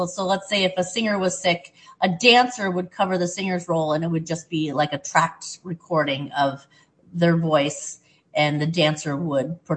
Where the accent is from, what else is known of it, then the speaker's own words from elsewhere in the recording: Conklin, New York, United States; my studio growing up in Conklin was just more of a, you know, we had to take ballet.